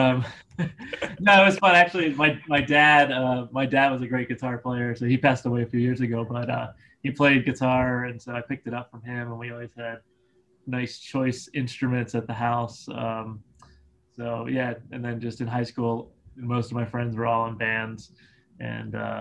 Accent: Parkville, Maryland, United States; Yeah, so I'm local. I grew up just outside of Baltimore City in the Parkville, Towson area of Baltimore County.

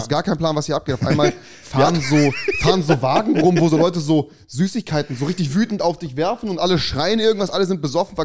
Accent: Germany; also born or lived in Cologne; ich komme ja ursprünglich so aus der Eifel, bin aber in Köln geboren.

